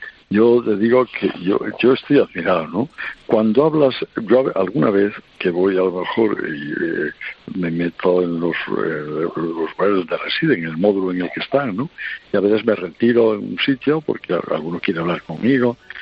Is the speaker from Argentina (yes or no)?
no; Santander, Cantabria, Spain; yo soy de Santander